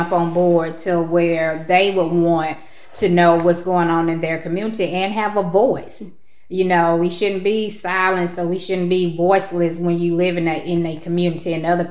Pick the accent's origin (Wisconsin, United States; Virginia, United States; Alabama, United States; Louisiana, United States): Alabama, United States; Point Clear; also born or lived in Illinois; I am originally from Illinois. My family moved here in actually Point Clear, Alabama when I was a baby. And so we grew up here in Point Clear.